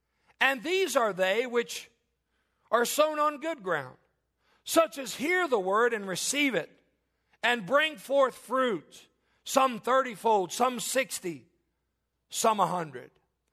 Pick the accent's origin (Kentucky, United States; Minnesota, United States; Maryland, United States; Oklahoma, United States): Kentucky, United States; I grew up in Northern Kentucky, and my grandparents, they loved to farm.